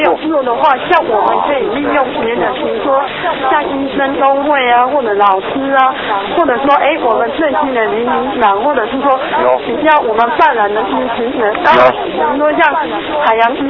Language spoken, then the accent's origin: Chinese; Taiwan; 因为我觉得像这样你欺负我们台湾人